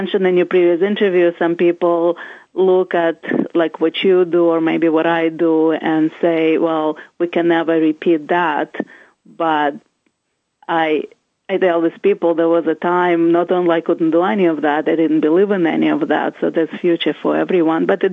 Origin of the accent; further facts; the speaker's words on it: Russia; My both parents, you know, I'm from Russia, and my both parents were scientists, physicists.